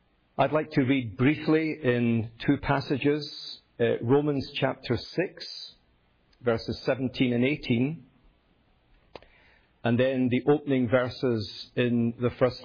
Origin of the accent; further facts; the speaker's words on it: Glasgow, Scotland, United Kingdom; accent: Scottish; now in United States; You'll gather from my accent that I'm not from here. In case you're wondering, it is Scottish, from the top of my head to the soles of my feet. I'm a Scot, born and raised in the great city of Glasgow.